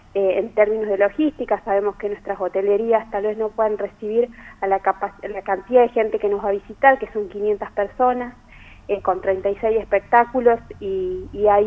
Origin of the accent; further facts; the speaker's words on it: La Rioja, Argentina; Y como riojana y como también gestora cultural